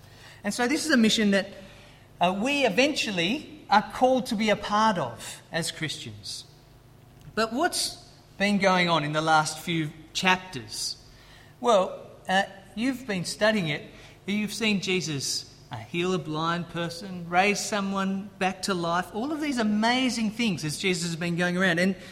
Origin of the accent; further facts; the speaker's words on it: Australia; If you hadn't picked up my accent, I'm from Australia originally.